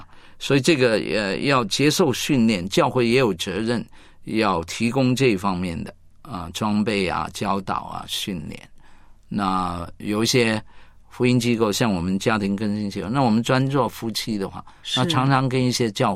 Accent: China; 那第五方面呢，就是我们中国人呢，这个大概很少有接触过或者接受过一些有关男女相处的艺术啊

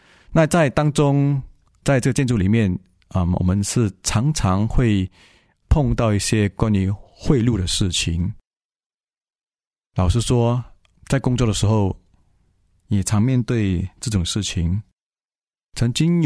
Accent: Malaysia; moved away as an adult; 他把我带到吉隆坡求学，我就在那边去到一间教会。那我离开我家乡过后，我能够很自由的去教会。

